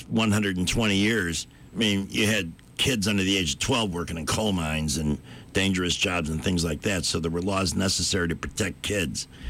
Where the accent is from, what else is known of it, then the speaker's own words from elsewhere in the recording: Florida, United States; I came from Florida. You don't pay a penny.